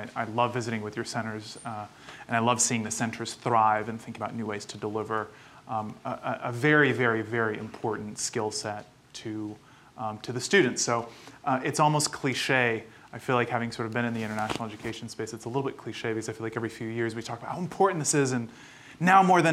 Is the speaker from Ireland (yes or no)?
no; Potsdam, New York, United States; also born or lived in Brooklyn; I was born in Brooklyn, New York. As I mentioned, my family came from Egypt. They came to do their master's and their PhDs. And I actually grew up sort of a little bit not too far from here in Potsdam, New York.